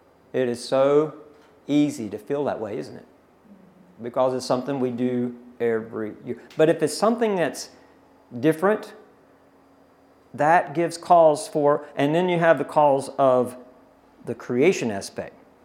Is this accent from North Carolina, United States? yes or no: yes; North Carolina, United States; Now, there's some good things in Andy Griffith. That's North Carolina. We're from North Carolina. I like Andy Griffith.